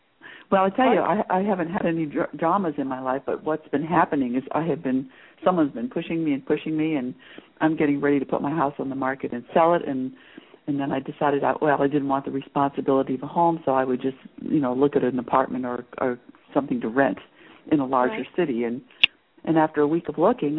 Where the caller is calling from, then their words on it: Maine, United States; I'm calling from Maine.